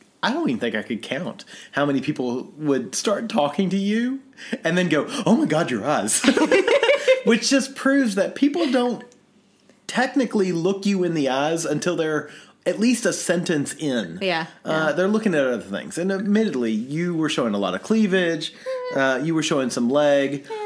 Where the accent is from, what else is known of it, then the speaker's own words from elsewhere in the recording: Kentucky, United States; I'm from Kentucky.